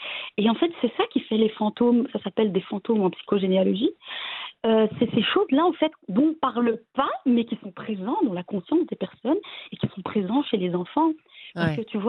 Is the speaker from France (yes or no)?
no; Belgium; Moi, je suis née en Belgique, je suis grandie en Belgique.